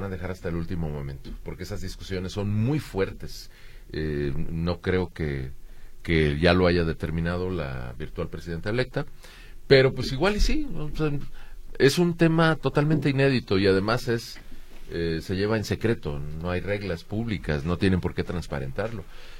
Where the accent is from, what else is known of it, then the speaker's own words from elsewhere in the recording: Mexico; Como mexicano me gustaría que no gane